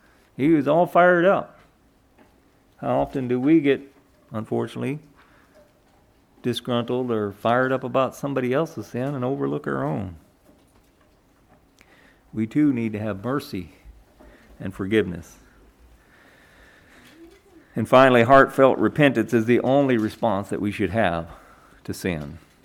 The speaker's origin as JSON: {"language": "English", "region": "Arkansas", "country": "United States", "tie": "born or raised there", "said": "when I was a kid growing up in Arkansas, my best friend had a motorcycle."}